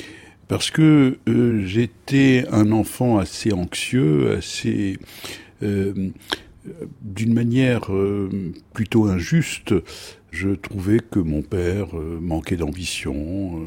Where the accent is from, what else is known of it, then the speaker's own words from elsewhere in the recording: Morocco; moved away; quand nous sommes arrivés du Maroc, en même temps que tous les pieds noirs, nous avons débarqué à Chevilly-la-Rue